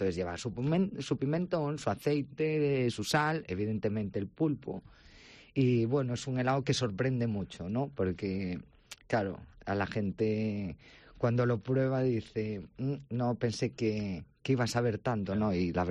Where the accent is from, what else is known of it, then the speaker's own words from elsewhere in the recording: Ourense, Galicia, Spain; somos de Ourense, que hay más ourensano que nuestras aguas termales